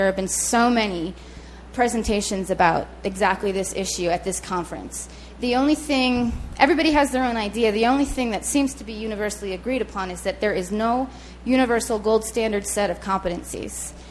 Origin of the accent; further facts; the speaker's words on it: United States; now in Israel; I'm an American currently studying medicine in Israel